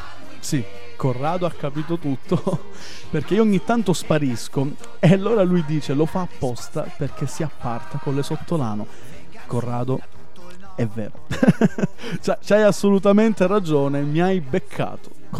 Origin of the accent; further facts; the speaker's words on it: Sicily, Italy; sono il primo oriundo, il primo siciliano che verrà adottato da una comunità ladina in Sud Tirol